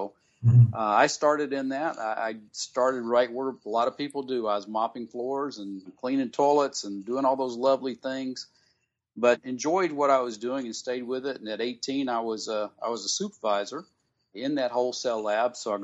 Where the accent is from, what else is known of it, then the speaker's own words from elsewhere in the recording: Columbus, Georgia, United States; And I'm from Columbus, Georgia, so I was the happiest guy in the entire office when I heard that news.